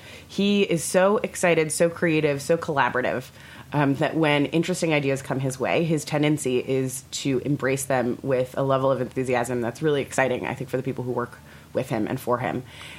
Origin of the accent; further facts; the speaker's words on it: Orlando, Florida, United States; now in New York, United States; I grew up in Orlando, Florida, and chef-driven restaurants weren't as big of a thing as they are here in New York.